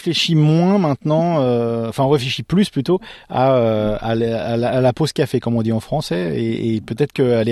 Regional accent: France; En tant que Français, je vais dire que j'ai jamais entendu parler de ça

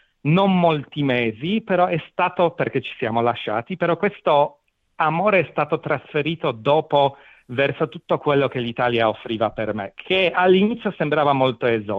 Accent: Poland; vengo dalla Polonia, sono nato in Polonia e ci ho vissuto per i primi 19 anni.

